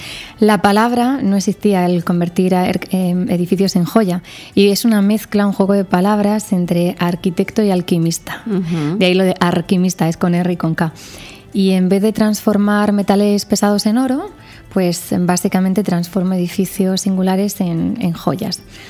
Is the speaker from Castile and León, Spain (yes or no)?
no; Murcia, Region of Murcia, Spain; Pues yo soy de aquí, de Murcia, estudié arquitectura